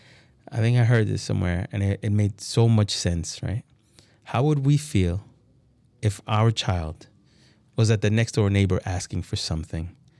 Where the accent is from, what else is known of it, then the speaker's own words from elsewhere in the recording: San Pedro Masahuat, La Paz, El Salvador; I'm originally from El Salvador. I was born there in El Salvador, and I'm from this place called Departamento de La Paz, in this smaller town called San Pedro Massawat